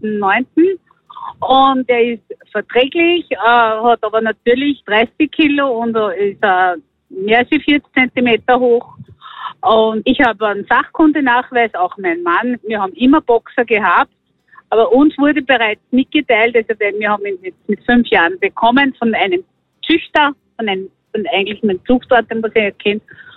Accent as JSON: {"language": "German", "town": "Asten", "region": "Upper Austria", "country": "Austria", "said": "Ich bin aus Asten bei Linz."}